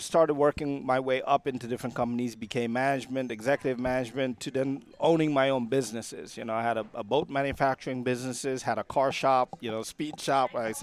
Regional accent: Trinidad & Tobago; moved away as an adult; I worked, I moved here when I was 18 from Trinidad, $500 in my pocket, and I'm a true immigrant story, man.

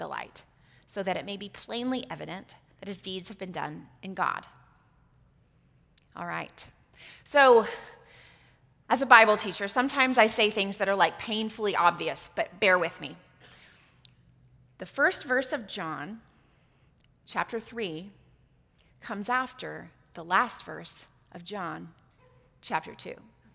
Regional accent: Oklahoma, United States; I'm from Oklahoma. Are you from Missouri? No, I'm from Texas.

